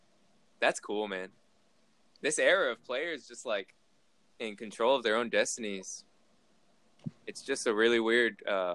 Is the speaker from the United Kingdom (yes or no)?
no; San Antonio, Texas, United States; Watching the Spurs, we're from San Antonio. We hear about them all the time.